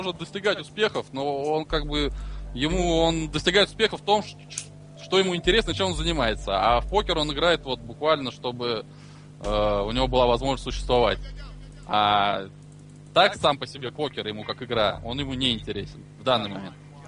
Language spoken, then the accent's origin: Russian; Troitsk, Russia; мы уже вот обосновались прочно в моем родном городе Троицке. Там у нас домик.